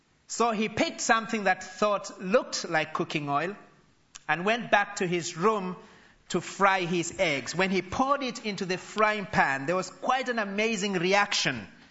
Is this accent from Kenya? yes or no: yes; Kenya; now in North Harrow, United Kingdom; having come over from Kenya, which is my home country.